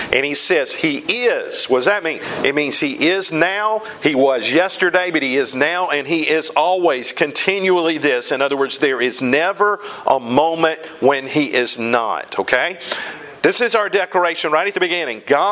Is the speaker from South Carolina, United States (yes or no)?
yes; South Carolina, United States; The first shots of the Civil War were fired in my home state over Fort Sumter.